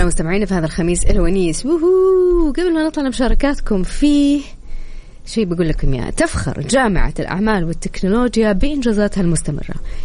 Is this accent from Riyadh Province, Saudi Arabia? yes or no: no; Jeddah, Makkah Province, Saudi Arabia; عندنا في جدة إحنا خارج أصلاً، يعني إحنا خارج الكوكب، خارج المجرة، ما يجينا برد.